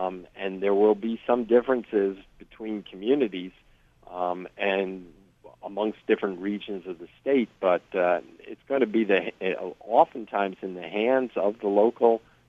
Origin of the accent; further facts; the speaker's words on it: New Jersey, United States; Well, I grew up in Bergen County, so I'm a Jersey resident from day one. So I was born and raised on the hurricanes and snowstorms and heat waves and floods of the state.